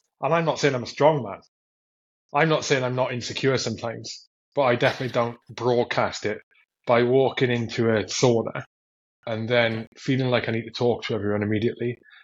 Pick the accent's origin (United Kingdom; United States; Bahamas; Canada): United Kingdom; I'm British and polite.